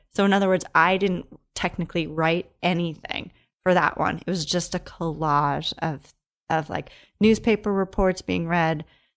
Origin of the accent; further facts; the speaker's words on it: Long Island, New York, United States; I grew up in Long Island. Then I was, you know, went to college, came back, was living in Brooklyn, in Greenpoint, working at a gallery in Chelsea.